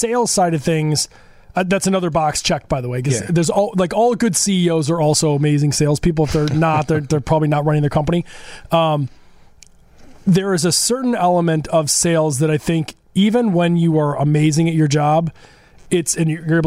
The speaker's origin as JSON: {"language": "English", "town": "Glen Ellyn", "region": "Illinois", "country": "United States", "said": "Okay, so I'm from Glen Ellyn guy."}